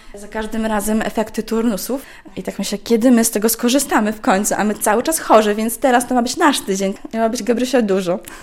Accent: Sokółka, Podlaskie Voivodeship, Poland; pochodzimy właśnie z Sokółki, więc droga to około 400 minut

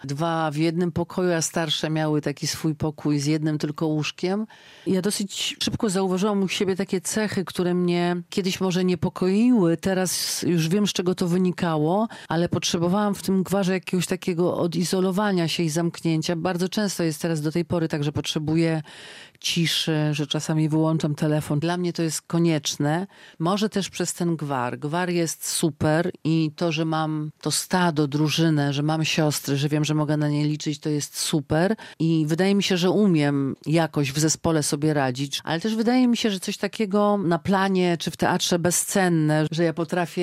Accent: Białystok, Podlaskie Voivodeship, Poland; also born or lived in Mrągowo; potem już wszystkie moje siostry urodziły się w Białymstoku i całe życie mieszkałam w Białymstoku

